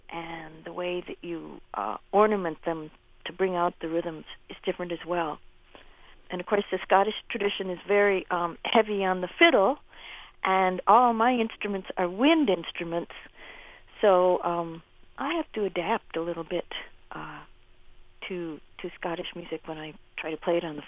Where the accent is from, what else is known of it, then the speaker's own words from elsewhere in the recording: Minnesota, United States; born there; I was born right here in Minnesota.